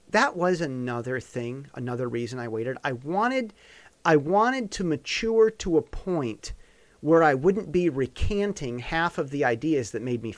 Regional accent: United States; I'm an American first, and I always will be.

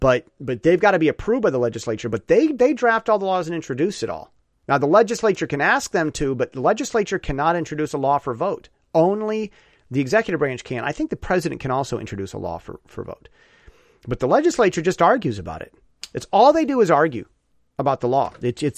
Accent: United States; now in Taiwan; And see, I'm an American, over in Taiwan, Chinese speaking country.

